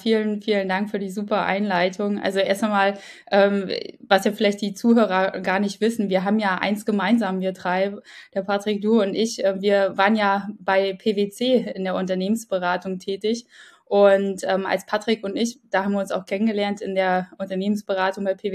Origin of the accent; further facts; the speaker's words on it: Ukraine; ich selbst komme aus der Ukraine, also man hört das meinem Namen ja gar nicht mehr an.